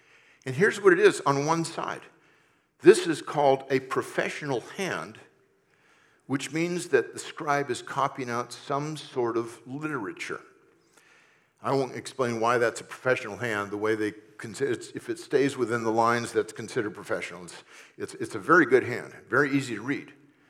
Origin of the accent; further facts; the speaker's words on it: California, United States; Of course, I grew up in California, so you never know what you're going to get there.